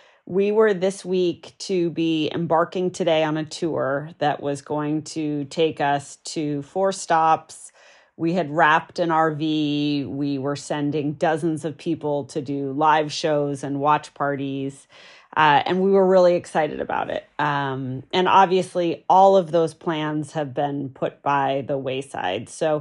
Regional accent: New Hampshire, United States; I grew up in New Hampshire, pretty rural, and we didn't have a ton of money.

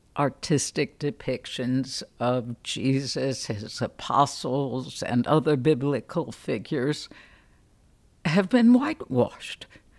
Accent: Chicago, Illinois, United States; I grew up on the much less intellectual North Side.

